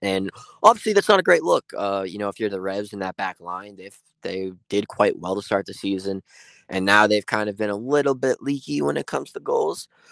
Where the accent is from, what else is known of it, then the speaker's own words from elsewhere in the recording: United States; because, you know, I'm from America, I would do like the salute